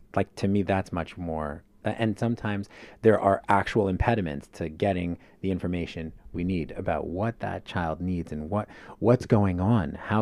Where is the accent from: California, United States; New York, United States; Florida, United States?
California, United States; Los Angeles; I grew up in the Valley. So like I always had that, you know, chip on my shoulder. I always loved small communities.